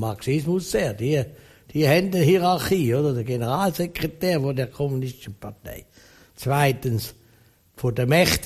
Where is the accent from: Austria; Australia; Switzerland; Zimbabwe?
Switzerland; Man kann, bei uns in der Schweiz kann man nicht in der direkten Demokratie ein Thema setzen, das kein ist.